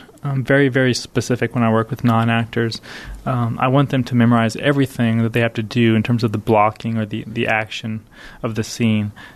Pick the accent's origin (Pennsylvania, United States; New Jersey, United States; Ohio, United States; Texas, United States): Texas, United States; Gonzales; friends of mine growing up in Gonzales, Texas, which is a majority Latino farming community. So I knew a lot of families similar to this one when I was a child.